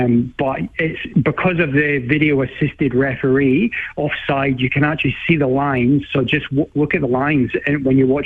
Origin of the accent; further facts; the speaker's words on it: Scotland, United Kingdom; what keeps me up at night, unfortunately, is England's chances as a Scotsman in the World Cup.